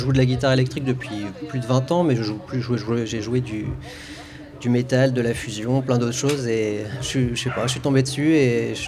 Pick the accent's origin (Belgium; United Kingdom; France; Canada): France; Quimper, Brittany; Moi, je suis de Quimper, donc je la faisais à Quimper tous les ans depuis longtemps.